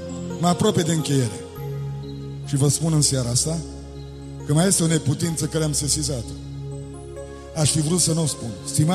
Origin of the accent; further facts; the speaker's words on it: Romania; Sunt mândru că sunt român.